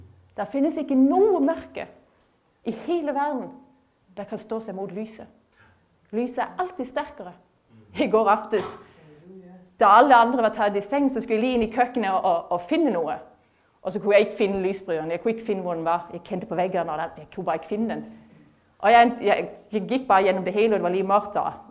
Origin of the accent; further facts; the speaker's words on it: Norway; Danish is a second language; vi har jo aldrig været slaver, vi er nordmænd.